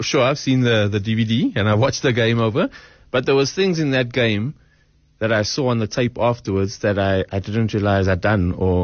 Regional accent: Boksburg, Gauteng, South Africa; Exactly. Yeah. I'm just lighty from Boxburg. That's all I am.

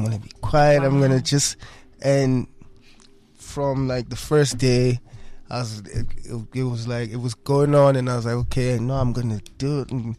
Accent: Newcastle, KwaZulu-Natal, South Africa; now in Pietermaritzburg, South Africa; When my mom moved me to PNB because I'm from Newcastle.

